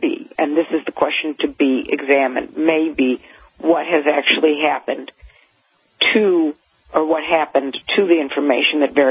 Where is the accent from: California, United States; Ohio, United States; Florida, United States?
Ohio, United States; I lived in Cleveland, Ohio, so I love Cleveland because I'm from Ohio.